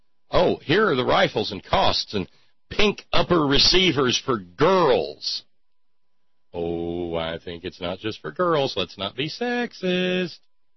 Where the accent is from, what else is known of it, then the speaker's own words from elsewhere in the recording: Alabama, United States; even in the Southern Baptist church that I grew up in Alabamistan, no one would have ever thought of giving away a firearm.